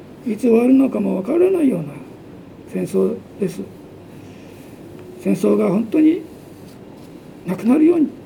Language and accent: Japanese; Tokyo, Japan; born there; 東京で生まれたんですけどね。